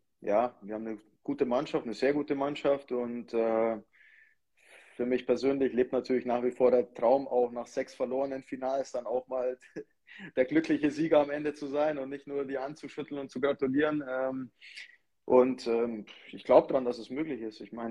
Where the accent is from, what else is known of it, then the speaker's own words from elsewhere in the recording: Kaufbeuren, Bavaria, Germany; born there; now in Wolfsburg, Germany; ich bin in Kaufbeuren geboren und dadurch bleibt man immer irgendwo in Kaufbeuren. Das ist logisch. Aber unsere Heimat ist schon Wolfsburg.